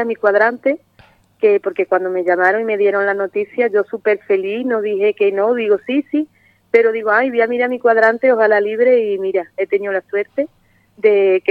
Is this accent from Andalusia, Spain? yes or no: yes; Santa Olalla, Andalusia, Spain; now in Monesterio, Spain; llevo 24 años viviendo aquí en Monesterio, soy de Santa Olalla